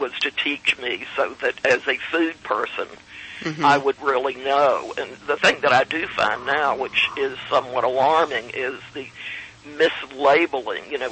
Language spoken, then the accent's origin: English; the South, United States; when I was growing up in the South, very few people around here ate lamb, and we did. I mean, both of my parents were from the Midwest.